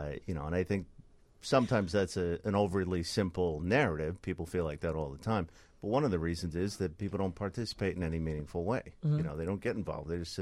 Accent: New York, United States; moved away as an adult; I grew up in New York. I spent the first half of my life, I'm 48 now, first 23 years or so in New York.

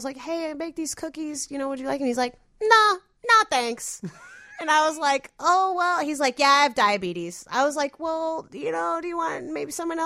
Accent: United States; born there; I was born in the United States, right? I didn't ask to be born in this country.

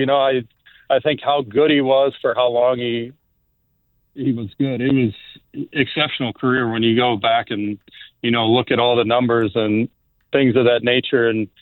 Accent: St. Louis, Missouri, United States; now in Chicago, United States; I mean, living up here and, you know, I grew up near St. Louis, so I was a pretty diehard Cardinals fan.

